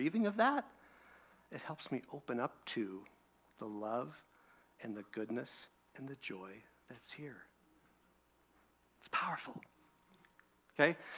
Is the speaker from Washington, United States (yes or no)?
yes; Seattle, Washington, United States; moved away as an adult; You know, I just, hey … I'm here, I'm from Seattle.